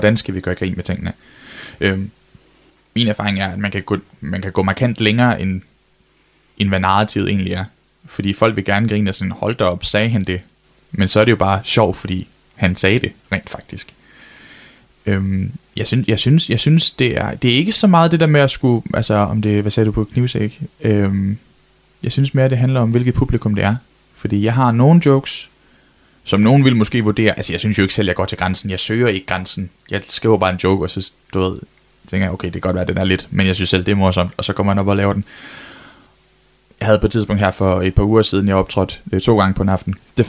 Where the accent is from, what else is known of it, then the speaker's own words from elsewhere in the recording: Skagen, North Denmark Region, Denmark; also born or lived in Frederikshavn; Jeg var født på Frederikshavn sygehus, men født eller vokset op i Skagen. Og så har jeg jo så, jeg er gået i skole i Skagen, og så gået på gymnasiet og haft min ungdom der i Frederikshavn